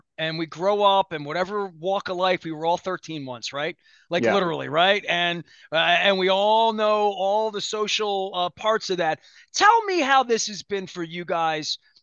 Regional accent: Dundalk, Maryland, United States; You know, I came from Dundalk

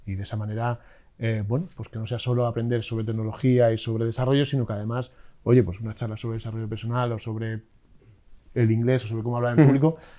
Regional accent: Spain; Somos mediterráneos, somos españoles y el contacto humano, entre otros, nos es muy importante.

